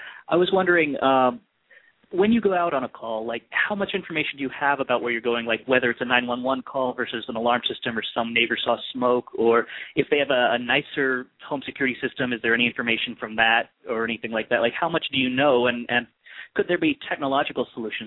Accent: Texas, United States; Well, I'm from Texas, so that's a little far away.

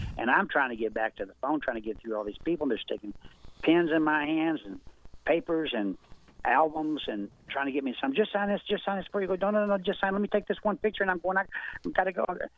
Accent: Tennessee, United States; You know, I'm from Tennessee, and so I had a similar, you know, type Southern background

